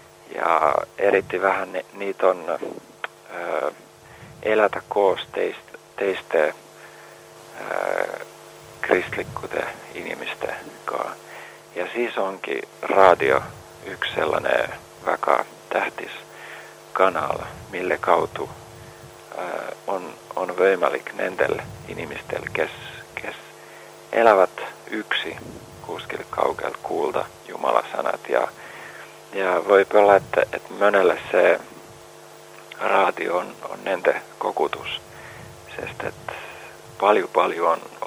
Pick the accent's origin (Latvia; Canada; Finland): Finland; Estonian is a second language; ise olen soomlane, ma nõukogude ajast natuke tean, sest et kui vene koolis Helsingis käisin